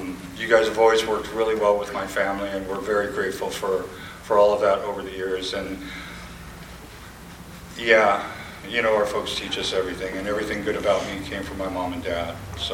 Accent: Las Vegas, Nevada, United States; growing up in Las Vegas and coming out here quite often

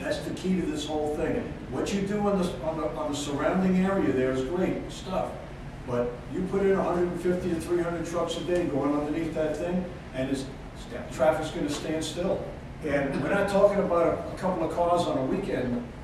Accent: New York, United States; But I grew up on Long Island. I watched this happen.

